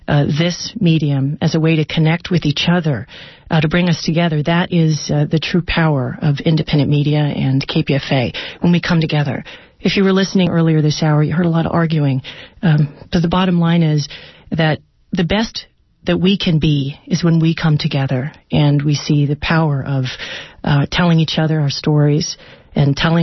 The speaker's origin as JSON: {"language": "English", "town": "Oakland", "region": "California", "country": "United States", "tie": "born or raised there", "said": "community has quality local coverage and news and highlights the fantastic, creative, amazing people in my hometown. And I'm really proud to be part of that. Oakland Scene will, and OaklandScene.com will continue"}